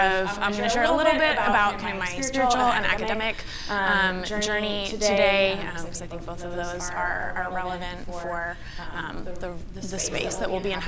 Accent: Maryland, United States; So I'm an East Coaster. I grew up outside of Washington, D.C. We were the Southern family. All of my family is from New England. We lived outside of D.C.

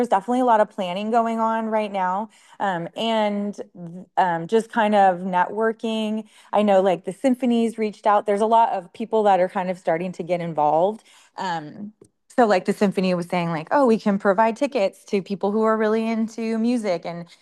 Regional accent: California, United States; I grew up in the Bay Area and went away to school during the Silicon Valley boom. And when I got back after I graduated from college, got back to San Jose, I just knew that I couldn't stay there and thrive there.

